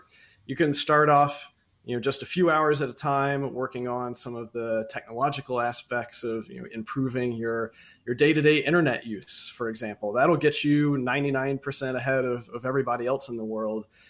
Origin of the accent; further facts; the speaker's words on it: United States; And obviously, me being an American, I've spent all of my time worrying about what the options are here.